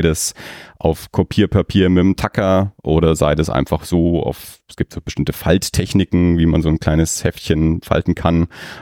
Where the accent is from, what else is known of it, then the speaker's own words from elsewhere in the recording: Erlangen, Bavaria, Germany; born there; ich bin 76er Jahrgang in Erlangen geboren, von daher war das ja direkt bei mir vor der Haustür